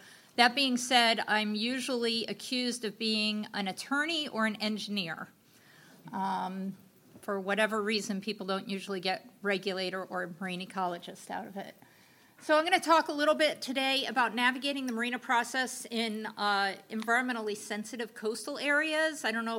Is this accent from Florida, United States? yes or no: yes; Florida, United States; I'm from South Florida, and a lot of the project examples I have in here are South Florida and the Caribbean.